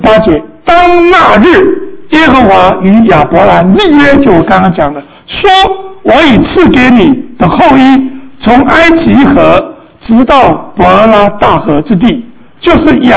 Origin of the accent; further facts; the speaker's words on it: China; 我们中国人也有很多类似的哈